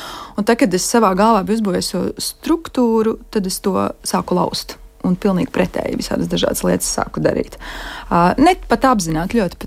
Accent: Latgale, Latvia; Es tiešām ļoti ļāvos arī tam savam dzīves kaut kādā pieredzē bērnībā no Latgales

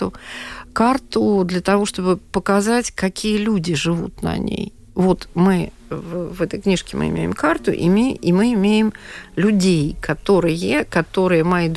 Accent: Voronezh, Voronezh Oblast, Russia; Я, кстати, вот я человек из Центральной России, я родом из города Воронеж, где Мандельштам в ссылке был.

